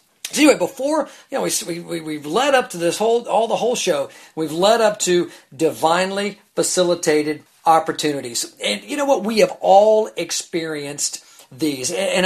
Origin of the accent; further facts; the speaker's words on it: Atlanta, Georgia, United States; I'm from Atlanta